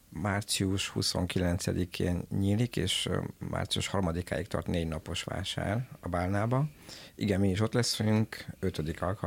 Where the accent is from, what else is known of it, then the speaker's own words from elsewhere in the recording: Miercurea Ciuc, Harghita, Romania; mivel én erdélyi származású vagyok, csíkszeredai.